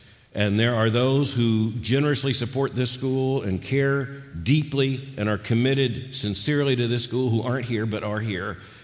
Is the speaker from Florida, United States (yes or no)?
yes; Florida, United States; I grew up in Florida where sinkholes are a problem.